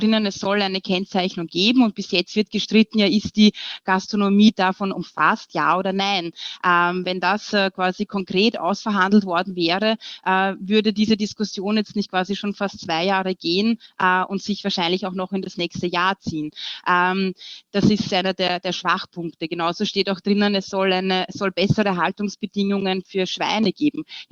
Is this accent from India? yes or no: no; Austria